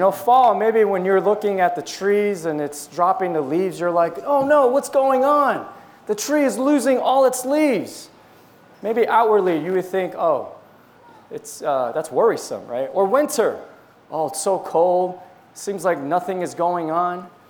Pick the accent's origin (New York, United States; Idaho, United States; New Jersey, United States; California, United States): New Jersey, United States; And you all know I grew up in New Jersey.